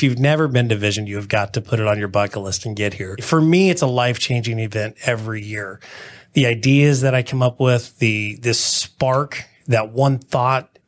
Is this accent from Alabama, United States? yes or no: no; Piñon Hills, California, United States; I grew up in Pinyon Hills, California. My parents moved me out there in 1982. We bought a mobile home, 2.5 acres.